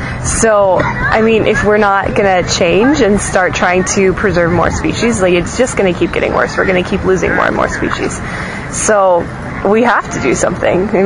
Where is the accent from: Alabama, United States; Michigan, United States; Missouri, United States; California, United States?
California, United States; I grew up in the Bay Area, near San Francisco.